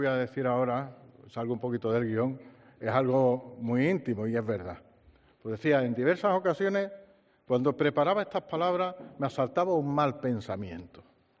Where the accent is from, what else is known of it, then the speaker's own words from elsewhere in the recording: Málaga, Andalusia, Spain; Pero me presento hoy como lo que soy, un malagueño común, un sacerdote entre tantos y una persona de fe y enamorada de su tierra.